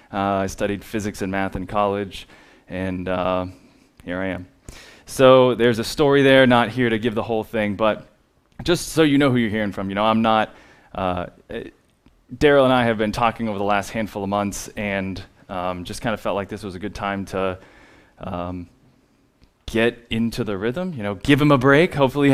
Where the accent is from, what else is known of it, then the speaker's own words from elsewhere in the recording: Hudson, New Hampshire, United States; now in Nashua, United States; I am from New Hampshire. I actually grew up in Hudson. We live in Nashua now.